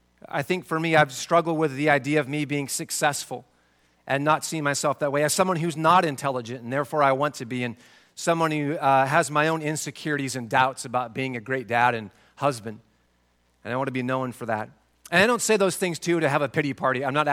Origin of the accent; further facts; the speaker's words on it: Spokane, Washington, United States; So growing up in Spokane, Washington, as a young guy, I loved basketball.